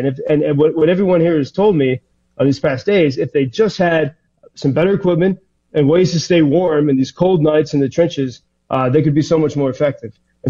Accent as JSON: {"language": "English", "country": "Ireland", "said": "I'm an Irishman."}